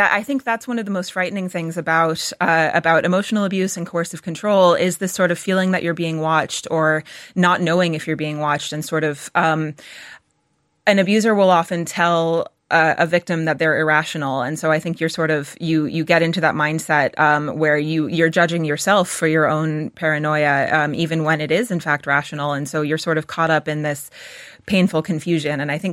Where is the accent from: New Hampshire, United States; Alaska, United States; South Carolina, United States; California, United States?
New Hampshire, United States; moved away as an adult; now in Ireland; Yeah, my accent always gives me away. So I grew up in New Hampshire, just north of Boston, and I came to the Aran Islands when I was 24 to work on my first book.